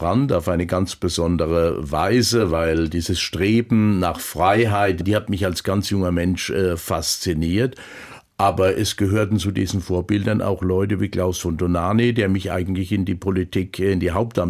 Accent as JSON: {"language": "German", "town": "Steinfeld", "region": "Rhineland-Palatinate", "country": "Germany", "tie": "born or raised there", "said": "die ist ja unmittelbar neben meinem Heimatort Steinfeld."}